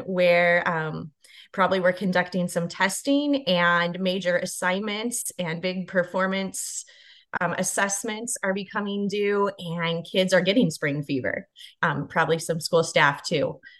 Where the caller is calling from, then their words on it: Wyoming, United States; and I'm joining from Wyoming, and spring is not here yet, but on the way.